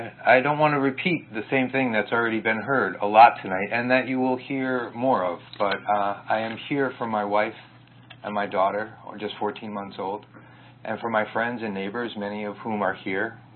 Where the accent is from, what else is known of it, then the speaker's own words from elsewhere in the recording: New York, United States; I've been coming to the Catskills and Ulster County my whole life. I was raised in Rensselaer County.